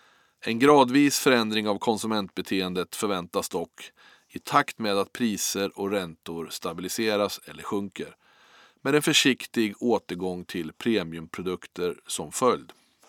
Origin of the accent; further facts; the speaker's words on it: Strängnäs, Södermanland, Sweden; och jag kommer från Strängnäs.